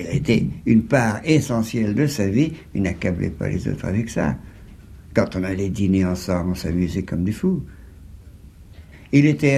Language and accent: French; Saint-Brieuc, Brittany, France; born there; son père est enterré à Saint-Brieuc, qui est ma ville natale.